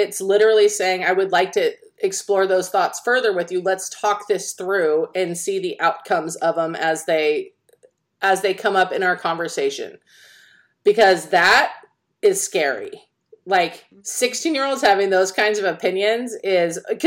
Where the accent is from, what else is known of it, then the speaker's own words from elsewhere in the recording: Pleasanton, California, United States; Like I grew up in Pleasanton, California. There's a ton of money there, okay?